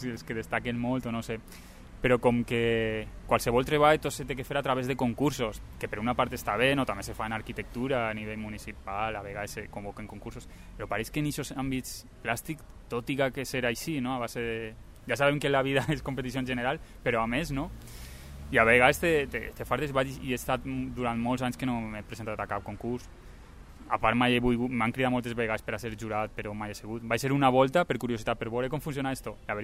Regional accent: La Vall d'Uixó, Valencian Community, Spain; en el meu poble, en la Vall d'Uixó, hi havia falles de menudet

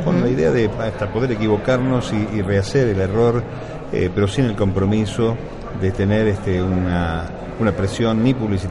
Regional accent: Argentina; now in Spain; me han puesto aquí a conducir un programa en territorio español, siendo argentino

